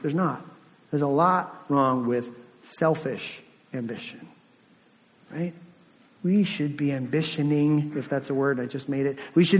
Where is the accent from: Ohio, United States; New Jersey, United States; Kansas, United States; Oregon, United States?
New Jersey, United States; Because we're from America, we're from New Jersey, we're all running really hard, we all have lots on our plate